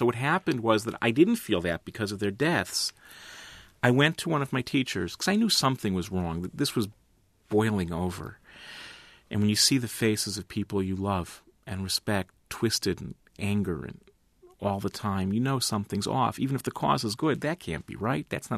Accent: United States; Though I think it's important right now as an American, if we're going to be involved in a war

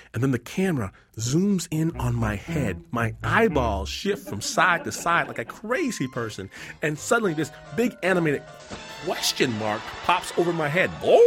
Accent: Detroit, Michigan, United States; And I'm like, I'm from Detroit.

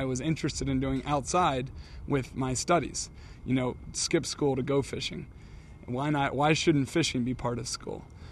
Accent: Virginia, United States; I was from Virginia, had nothing to do with the Hudson River, didn't know the Hudson River

